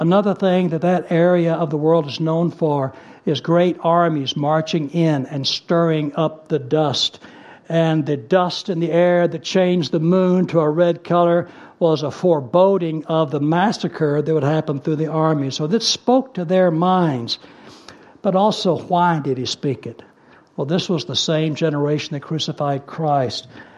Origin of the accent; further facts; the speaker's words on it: Dallas, Texas, United States; I grew up in Dallas, Texas, and I grew up in the 50s.